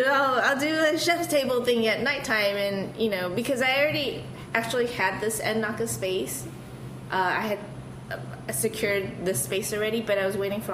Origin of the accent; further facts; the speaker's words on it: United States; Because, yes, I'm Asian and I grew up in America, was born and raised here